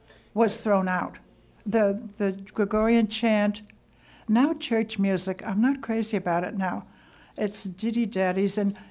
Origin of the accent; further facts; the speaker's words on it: Yonkers, New York, United States; also born or lived in Flushing / Bayside; Well, I was born in Yonkers. Then we went to New York City. Then we lived in Flushing, Long Island. Then we lived in Bayside. Then we came back to Yonkers, and then I entered Marino.